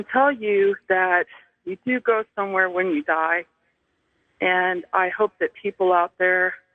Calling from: Kansas City, Missouri, United States; I'm calling from Kansas City, Missouri.

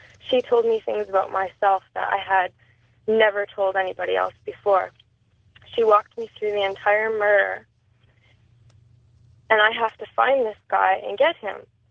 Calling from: British Columbia, Canada; I'm calling from British Columbia.

